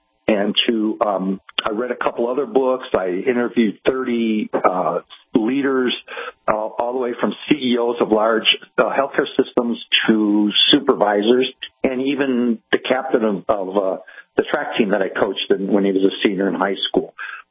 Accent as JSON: {"language": "English", "town": "Cleveland", "region": "Ohio", "country": "United States", "tie": "born or raised there", "also_born_or_lived": "Kansas City / Louisville / Missouri / Northern Michigan", "moved": "as an adult", "said": "I'd have to leave Cleveland, my hometown, and moved to Kansas City and worked for a big, large healthcare system there for 10 years, and then to Louisville, and back to rural Missouri as my first time CEO, and then Northern Michigan"}